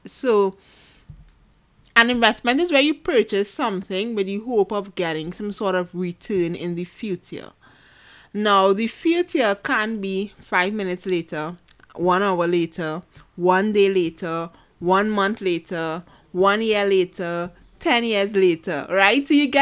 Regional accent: Trinidad & Tobago; born there; I was born in the Caribbean, Trinidad and Tobago, and I've never been anywhere beyond the Caribbean.

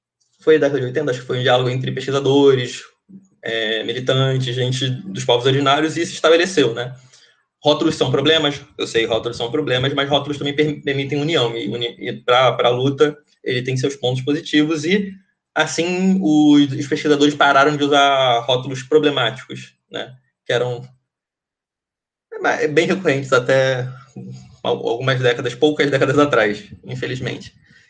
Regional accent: Mato Grosso do Sul, Brazil; born there; porque eu nasci no Mato Grosso do Sul

